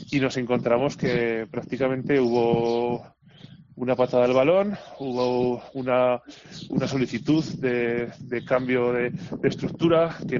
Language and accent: Spanish; Almudévar, Aragon, Spain; vamos a ir a la misa de mi pueblo, en Almudébar